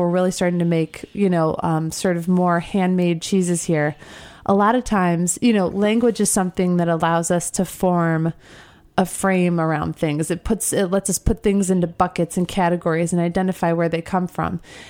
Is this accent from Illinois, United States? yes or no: yes; Libertyville, Illinois, United States; In my case, I grew up in Libertyville.